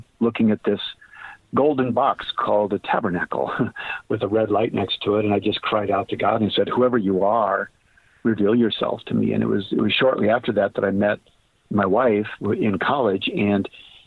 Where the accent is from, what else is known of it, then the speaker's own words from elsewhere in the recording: Minnesota, United States; I grew up in Minnesota and grew up as an average American Catholic boy, which in the suburbs